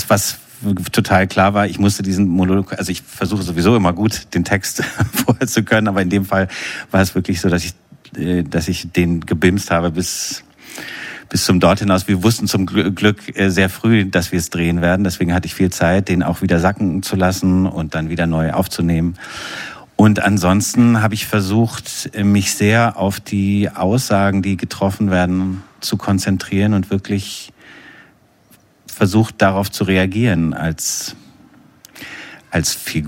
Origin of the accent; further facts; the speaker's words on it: Bamberg, Bavaria, Germany; born there; now in Berlin, Germany; Also da würde ich sagen, ich bin in Bamberg.